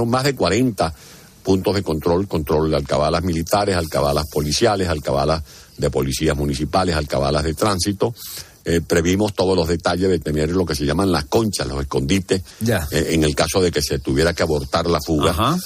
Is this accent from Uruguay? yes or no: no; San Juan de los Morros, Guárico, Venezuela; born there; San Juan de los Morros, un pueblo donde nací, en Venezuela